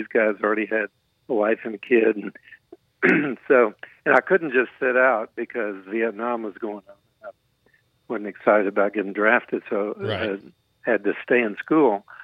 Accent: Austin, Texas, United States; I grew up in Austin, and I played in bands in high school, went to the University of Texas.

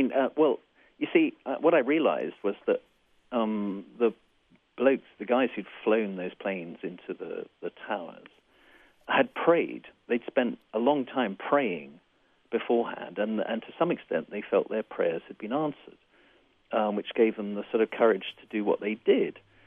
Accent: Scotland, United Kingdom; because I was brought up in Scotland

